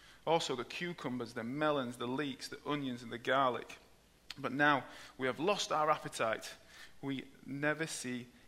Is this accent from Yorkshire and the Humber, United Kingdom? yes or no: yes; Yorkshire and the Humber, United Kingdom; Obviously, I'm a Yorkshireman.